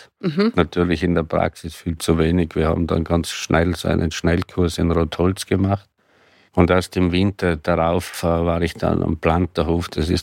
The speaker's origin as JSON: {"language": "German", "town": "Galtür", "region": "Tyrol", "country": "Austria", "tie": "born there", "said": "Ich bin 1968 in Galtür in Tirol geboren. Ein Ort, der bekannt ist über das große Lawinenunglück, wo fast alle mittlerweile kennen. Früher hat man es nicht so gekannt. Ein kleiner Bergbauernort, würde ich sagen, im Winter mit Skitourismus"}